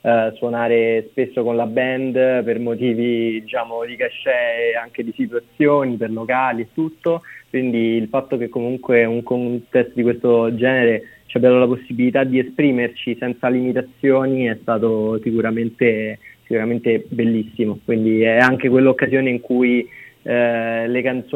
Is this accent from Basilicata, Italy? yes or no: no; Rome, Lazio, Italy; io sono di Roma.